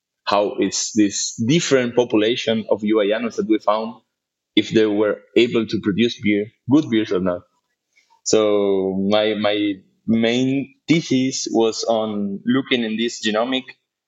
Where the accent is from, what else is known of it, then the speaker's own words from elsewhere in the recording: Argentina; English is a second language; So you know that, yeah, I'm from Argentina, and Argentina is more a wine country, you know.